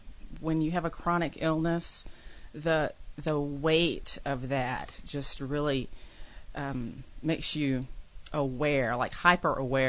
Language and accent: English; Mississippi, United States; Yeah, I grew up in Mississippi and went to Mississippi State, which is pretty much identical to Virginia Tech.